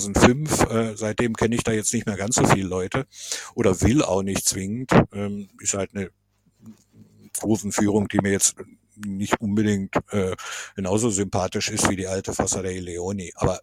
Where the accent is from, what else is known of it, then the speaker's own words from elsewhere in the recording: Verbania, Piedmont, Italy; ich bin jetzt sicherlich in den letzten 3 Jahren häufiger zu Verbania Calcio gegangen in meinem Heimatort